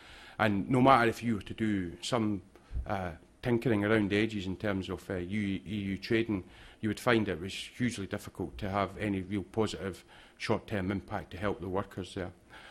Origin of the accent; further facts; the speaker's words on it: Scotland, United Kingdom; accent: Scottish; You could probably guess by my accent that I take a particular interest in what's happening in Scotland.